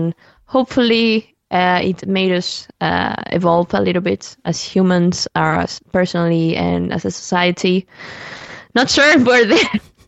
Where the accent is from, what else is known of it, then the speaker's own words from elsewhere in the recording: Chile; But on the personal side, I grew up in Chile.